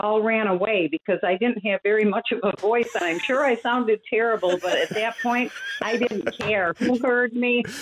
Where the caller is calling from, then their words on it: Machias, New York, United States; No, not New York City. It's about 60 miles south of Buffalo. It's